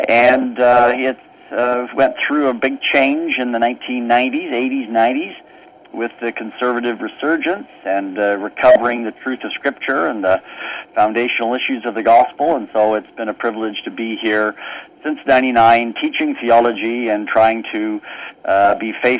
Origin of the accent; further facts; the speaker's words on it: Burlington, Ontario, Canada; As I mentioned, I was raised in Canada, born there in the, we'll just say roughly the Toronto area. Technically it's Burlington, Ontario, but out in the larger Toronto area.